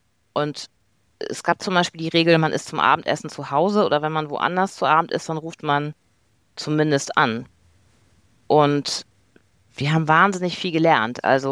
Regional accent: Bremen, Germany; Ich bin aufgewachsen in einem Dorf in Bremen oder bei Bremen

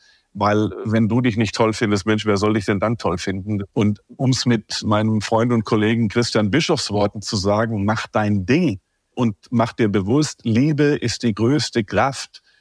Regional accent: Baden-Württemberg, Germany; born there; mittlerweile bin ich 56 und ich habe mein Schäflein im Trockenen über die vielen Jahre, habe ich ein bisschen was angespart. Bin ja gebürtiger Schwabe und bin sparsam

